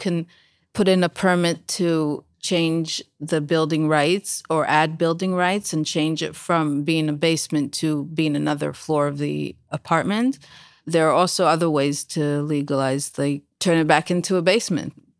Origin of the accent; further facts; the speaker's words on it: Jerusalem, Jerusalem District, Israel; I was born and raised in Talpiot, and I live now in Talpiot again.